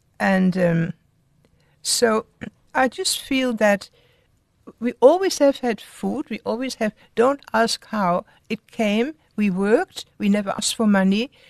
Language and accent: English; Netherlands; So I grew up in Holland, and then after the war, I remember a lot of British soldiers came to our house.